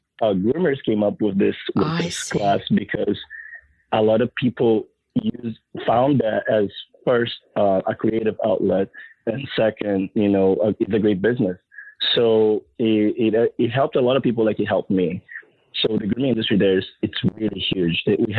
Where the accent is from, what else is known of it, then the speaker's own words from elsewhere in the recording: São Paulo, Brazil; I'm actually from Sao Paulo, but, you know, it's not very different than Rio.